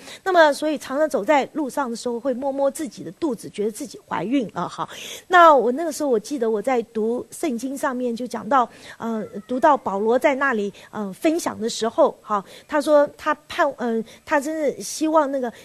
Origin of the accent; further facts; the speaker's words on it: China; 比我们中国人说讲到吃的芝麻还要小